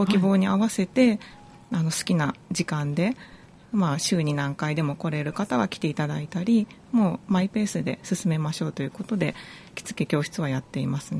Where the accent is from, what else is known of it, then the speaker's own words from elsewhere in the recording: Kumamoto, Japan; 私も母、両親が京都出身なんですけども、はい、私は熊本で生まれ育っているので